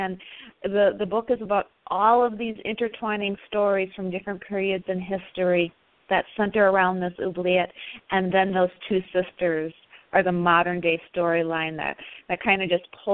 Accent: Midwest, United States; I'm in Southern California and originally from the Midwest.

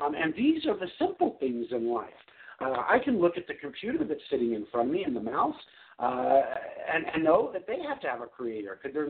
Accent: California, United States; now in Texas, United States; because I was raised in California, where when people came from Texas, they spoke in an accent. Now I live down in Texas, and I'm the one with the accent

